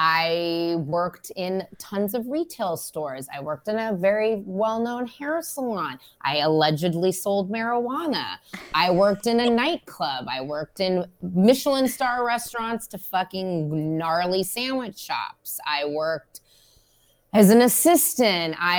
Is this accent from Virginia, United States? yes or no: no; San Francisco, California, United States; now in Los Angeles, United States; when I first moved to Los Angeles, I came down, it was like right after 2008, and I'm from San Francisco and the tech, everything like crashed.